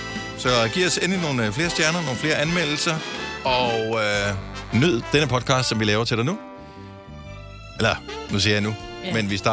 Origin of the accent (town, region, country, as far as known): Esbjerg, Region of Southern Denmark, Denmark